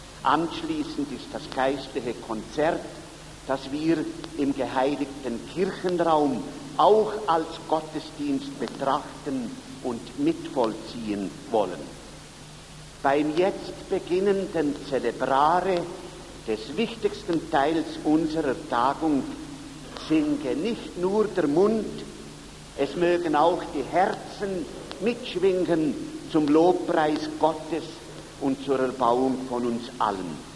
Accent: Zermatt, Valais, Switzerland; in meinem Heimatort Zermatt zu eröffnen

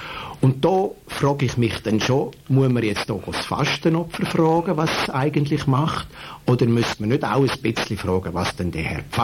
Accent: Switzerland; da können wir einmal ein Zeichen setzen, wir als Schweizer.

